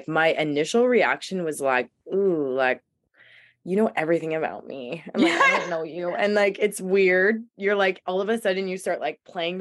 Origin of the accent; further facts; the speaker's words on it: United States; accent: American; because I'm an American accent